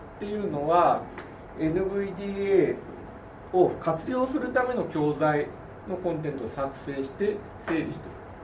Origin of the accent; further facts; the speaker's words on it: Yokohama, Kanagawa, Japan; 横浜から参りました